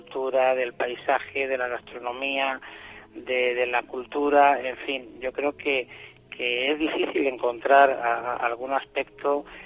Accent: Burgos, Castile and León, Spain; born there; also born or lived in Madrid / Alicante / Valencia; He nacido en Burgos y desde luego siempre he querido vivir en Santander, he vivido en Madrid, he vivido en Alicante, he vivido en Valencia, he vivido en muchos sitios, ¿no?

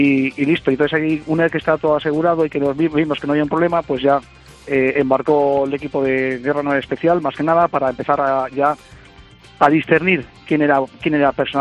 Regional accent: Spain; Principalmente somos españoles

